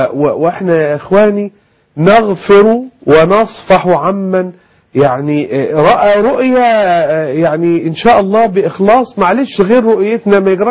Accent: Egypt; أنا مواطن مصري، أنا ما أنا إلا شخص عادي زي بقية الناس.

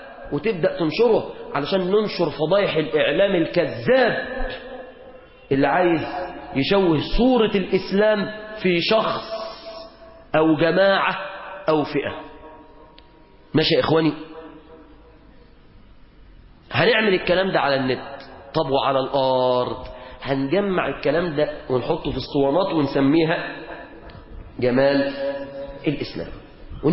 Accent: Egypt; اللهم احفظ بلادنا مصر

